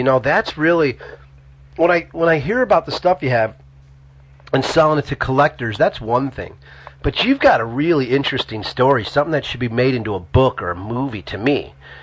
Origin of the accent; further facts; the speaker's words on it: Chicago, Illinois, United States; That's right. We're from Chicago, right? We need a little something extra.